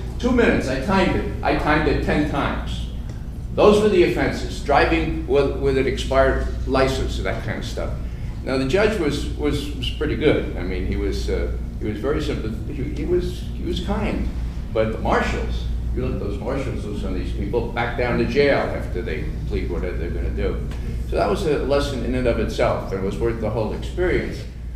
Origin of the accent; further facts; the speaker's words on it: New York, United States; now in Virginia, United States; Well, 50 years in Virginia, that's okay. I mean, really, I'm a New Yorker, okay? Perhaps you could tell by my speech. But, you know, I'm really proud, genuinely proud to be a Virginian, okay?